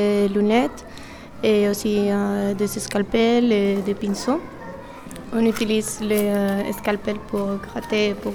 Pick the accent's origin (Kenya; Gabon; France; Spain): Spain; north; Et je viens du nord de l'Espagne et je fais un stage d'Erasmus ici à l'INP.